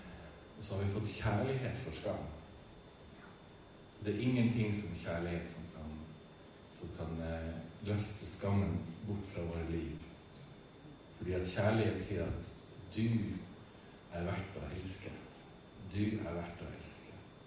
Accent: Finnmark, Norway; Og så tar han meg tilbake til barndommen min i Finnmark, og sier at du har kommet hjem

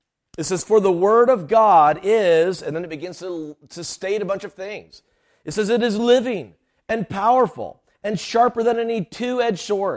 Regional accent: Simpsonville, South Carolina, United States; I'm actually from Simpsonville originally. I said, so I grew up in Simpsonville. My parents eventually moved to Greenville. That's all suburbs.

